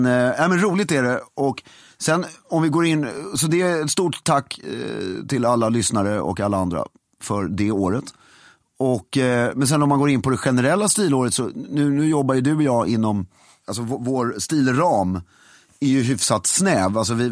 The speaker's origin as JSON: {"language": "Swedish", "country": "Sweden", "said": "Men jag skulle säga att jag älskar, som svensk, du vet, allt ska vara lagom."}